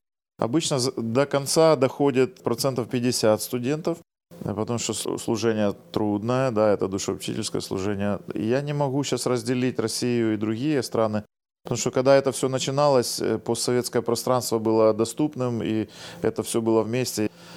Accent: Kyiv, Ukraine; я был из Киева.

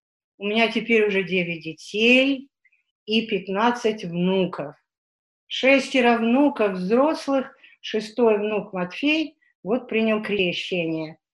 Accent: Kazakhstan; moved away as an adult; now in Karachayevsk, Russia; Родилась я в Казахстане, выросла там и замуж там вышла.

